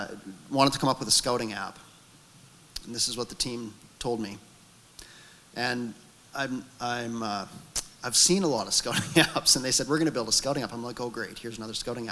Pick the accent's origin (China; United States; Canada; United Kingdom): Canada; Alberta; I'm from Alberta.